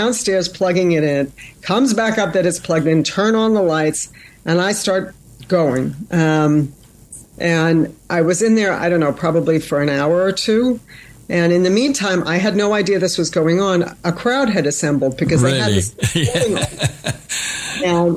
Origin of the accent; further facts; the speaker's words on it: United States; It's my history. I'm an American.